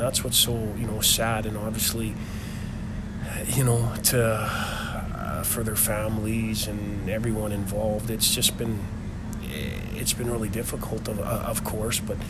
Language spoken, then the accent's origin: English; Prince Albert, Saskatchewan, Canada; growing up in Prince Albert right down the road, I mean, I know exactly where that happened.